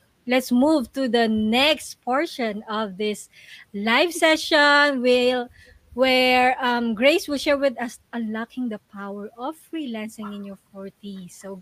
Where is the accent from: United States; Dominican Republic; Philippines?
Philippines; being a Filipino, I know most of us are very sensitive to what our clients are saying